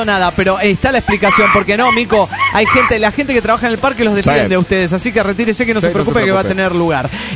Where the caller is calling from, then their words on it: Quito, Pichincha, Ecuador; de Quito, Ecuador.